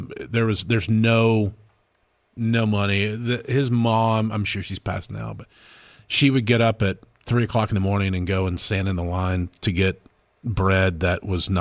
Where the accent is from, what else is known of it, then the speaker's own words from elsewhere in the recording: Cookeville, Tennessee, United States; I'm from Cookeville, and so they want us to bring these gifts.